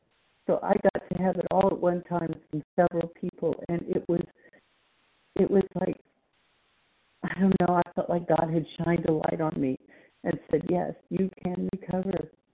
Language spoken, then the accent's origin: English; Texas, United States; I'm from Texas